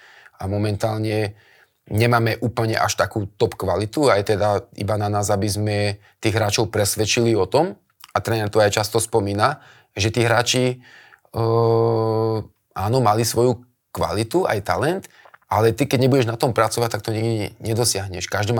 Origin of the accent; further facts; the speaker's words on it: Trenčín, Trenčín Region, Slovakia; keďže som Trenčan a jednoducho ten trenčanský klub a bývam v tom meste a stále